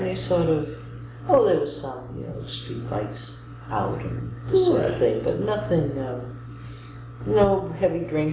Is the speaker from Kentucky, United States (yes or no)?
no; New York City, New York, United States; I came from New York City.